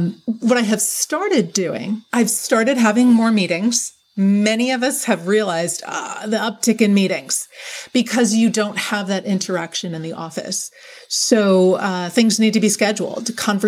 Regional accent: Maryland, United States; So my home state in Maryland, the Appalachian Trail runs through it

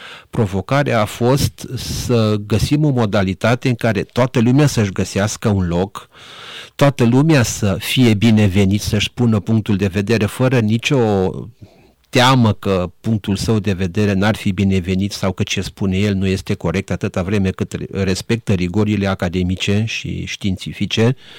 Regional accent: Reșița, Caraș-Severin, Romania; moved away as an adult; eu sunt originar din Banat, m-am născut în Banatul de Munte, într-o comunitate multietnică și multiconfesională. M-am născut la Reșița, am crescut în Banat. După care am venit la Cluj

